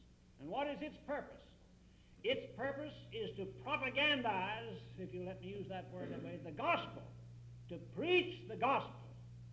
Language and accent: English; Kentucky, United States; I told you I was from the Kentucky Mountains.